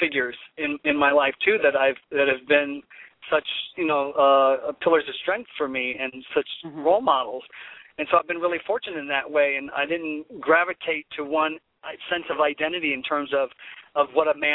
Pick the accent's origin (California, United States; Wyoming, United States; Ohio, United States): Ohio, United States; Canton; I grew up in the Midwest in the heartland, I suppose, in Canton, Ohio, and that's the Pro Football Hall of Fame city